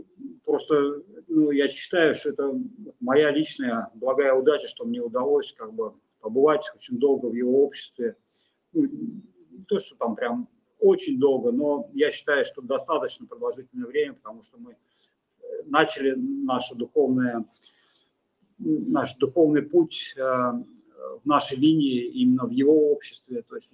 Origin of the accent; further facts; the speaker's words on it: Russia; на ломаном английском стали объяснять, что мы вот из России, что мы вот не знаем, куда податься